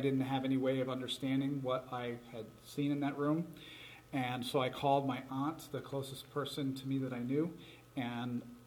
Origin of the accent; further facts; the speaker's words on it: Connecticut, United States; I grew up in Connecticut, and I was a young Catholic going to church fairly regularly.